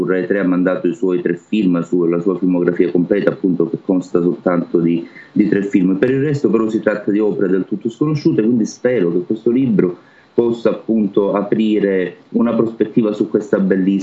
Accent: Sicily, Italy; essendo siciliano, vivendo in Sicilia, in una città che ha origini greche e vive ancora di questo mito, appunto Agrigento

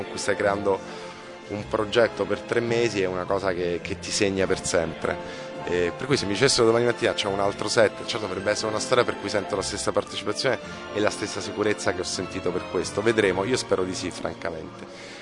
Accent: Naples, Campania, Italy; è un tipo di immagine di Napoli che io da napoletano non riesco a vedere.

